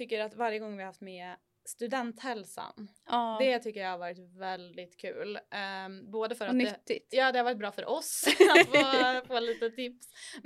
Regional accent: Norway; now in Sweden; I och med att jag är norsk medborgare. Jag måste alltid skicka in så här... frågeformulär på att jag liksom får vara i Sverige.

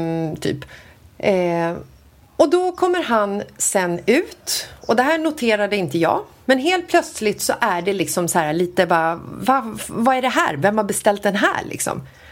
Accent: Sweden; för att vi är från Sverige

